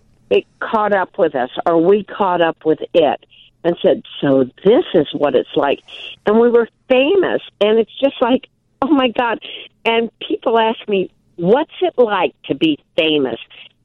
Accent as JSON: {"language": "English", "town": "Milwaukee", "region": "Wisconsin", "country": "United States", "said": "But we're from Milwaukee."}